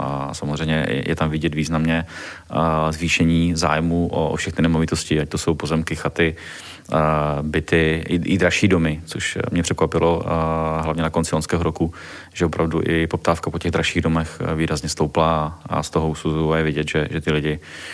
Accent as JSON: {"language": "Czech", "region": "Moravia", "country": "Czechia", "said": "vzhledem tomu, že jsem původem z Moravy a mám tam spoustu i známých"}